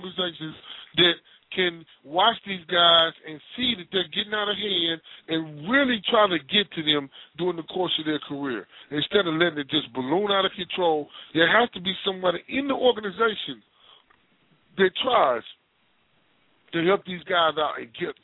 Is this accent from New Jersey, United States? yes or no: no; Pine Bluff, Arkansas, United States; I had my homeboys that I grew up with in Pine Bluff that went to the Pro Bowl every year